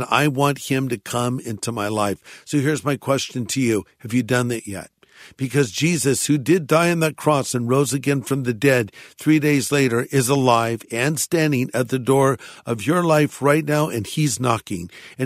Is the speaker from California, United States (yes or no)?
yes; California, United States; well, officer, I'm from California. I didn't know.